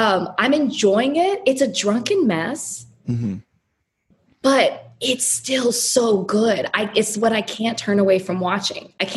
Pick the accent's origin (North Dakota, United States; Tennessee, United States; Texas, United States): Texas, United States; Dallas; now in Miami, United States; Like I'm from Dallas and I'm disappointed.